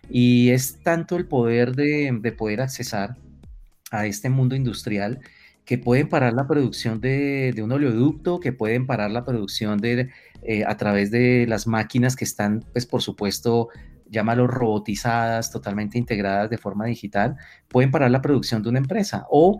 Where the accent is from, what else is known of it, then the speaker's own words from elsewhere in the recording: Colombia; nosotros como colombianos lo vivimos hace muchos años